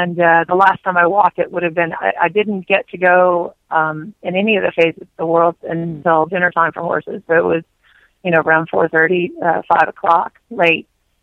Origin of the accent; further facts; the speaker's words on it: Lexington, Kentucky, United States; I'm from Lexington, Kentucky. I grew up in a thoroughbred family, so yeah, I'm a bit of a thoroughbred snob.